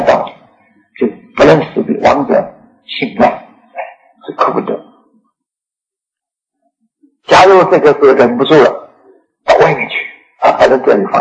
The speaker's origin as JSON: {"language": "Chinese", "region": "Shanghai", "country": "China", "said": "就是我们上海人说的和尚啊"}